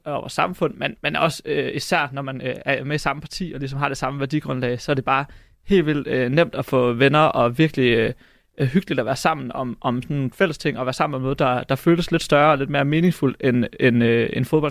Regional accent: Hobro, North Denmark Region, Denmark; Jeg er fra Hobro, og der er en årlig byfest

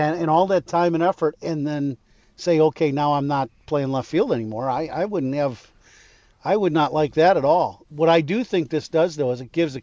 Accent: Chicago, Illinois, United States; I'm a Chicagoan. I was born and raised in our city, right, and, and love all our pizza in our city also.

